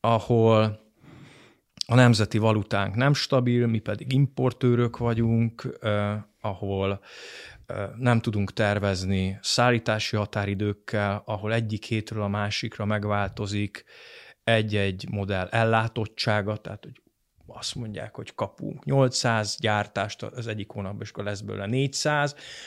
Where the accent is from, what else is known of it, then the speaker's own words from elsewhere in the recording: Hungary; Még talán ez az adaptív, rugalmas magyar néplélek, amiben mi szocializálódtunk, föl tud dolgozni